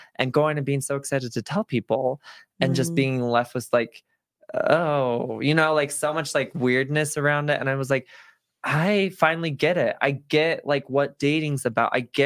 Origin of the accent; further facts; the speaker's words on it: Provo, Utah, United States; but growing up in Provo, like that was the first moment where I realized like my privilege